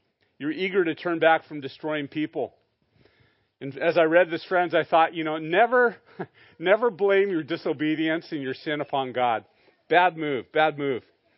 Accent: Santa Barbara, California, United States; I grew up in Santa Barbara, and I used to go to Hollister Street. Hollister Street was in Goleta

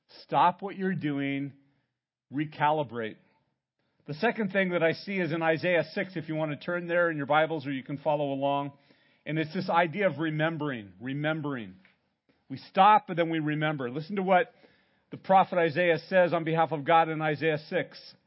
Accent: Santa Barbara, California, United States; also born or lived in Pasadena; When I was about 4.5 years old, we moved from Pasadena, which is down by Los Angeles, up to Santa Barbara.

